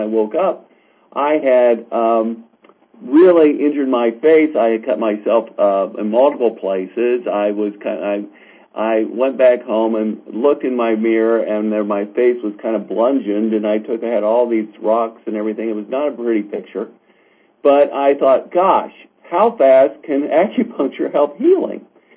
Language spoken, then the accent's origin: English; Ohio, United States; because I'm from Ohio where they have just nothing but corn and cows, and I wasn't used to these things called coyotes.